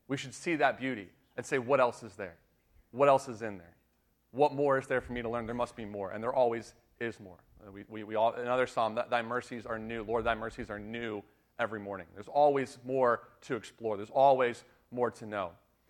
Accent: Tampa, Florida, United States; I grew up in Tampa, Florida, and I really believed that.

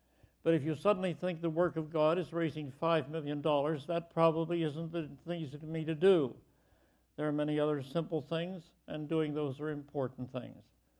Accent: Pittsburgh, Pennsylvania, United States; I was raised near Pittsburgh. Our farm was outside the city. I was actually born in Pittsburgh, but our little farm was outside the city.

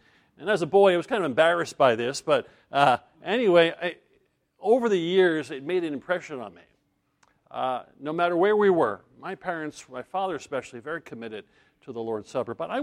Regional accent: Tampa, Florida, United States; I'm from Tampa, Florida.

